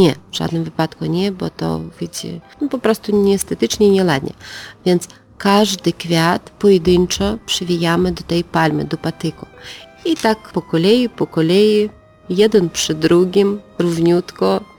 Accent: Lithuania; U nas na Litwie jest inna moda, jeżeli gdzieś wyjeżdżamy poza granicą, tam jest na kolory inna moda.

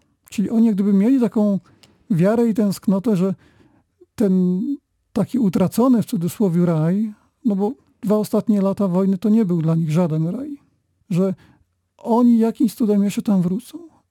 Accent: Głuchołazy, Opole Voivodeship, Poland; born there; also born or lived in Wrocław / Toruń; now in Prabuty, Poland; Urodziłem się w Głuchołazach, czyli na Dolnym Śląsku, właściwie na Opolszczyźnie. Później przez 10 lat mieszkałem we Wrocławiu. Później w czasie studiów mieszkałem w Toruniu. No i w końcu za swoją żoną trafiłem do Prabut.

